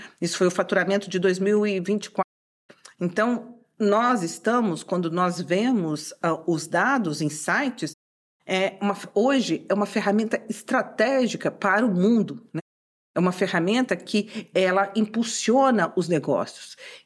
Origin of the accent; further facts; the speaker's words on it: Brazil; que sou brasileira